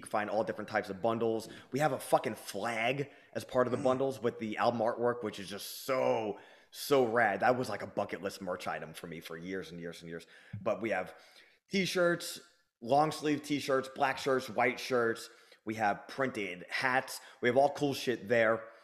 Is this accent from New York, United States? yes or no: yes; New York, United States; We're both from New York.